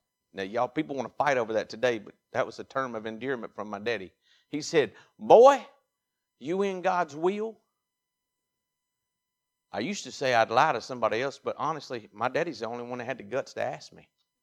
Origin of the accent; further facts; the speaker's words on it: Mississippi, United States; Man spoke English better than I do. I'm from Mississippi.